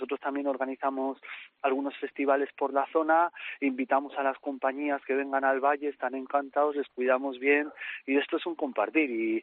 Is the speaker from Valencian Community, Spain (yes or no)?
yes; Castellón de la Plana, Valencian Community, Spain; No soy de Olva. Bueno, ahora ya sí, mis hijos nacieron allí, llevamos muchos años. Somos de Castelló de la Plana.